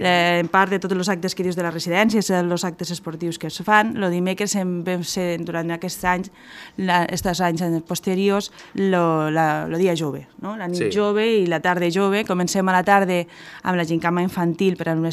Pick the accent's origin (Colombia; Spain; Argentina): Spain; Catalonia; Només parlarem de Catalunya, de la cultura catalana i de com som els catalans.